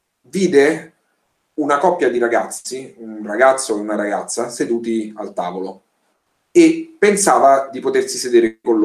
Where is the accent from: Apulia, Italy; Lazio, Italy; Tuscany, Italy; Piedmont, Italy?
Lazio, Italy; Rome; accent: Roman; Vengo da una famiglia colta e quindi non parlo esclusivamente il dialetto di Roma, detto romanesco o romanaccio, ma ho un accento che al di fuori di Roma viene riconosciuto immediatamente in Italia, soprattutto al nord.